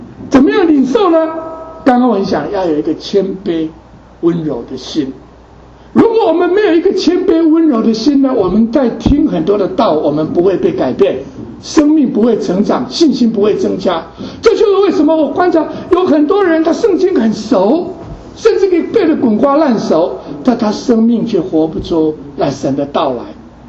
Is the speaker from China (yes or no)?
yes; China; 像我们中国人的这个唐朝的这个李商隐啊，这个诗人做的诗啊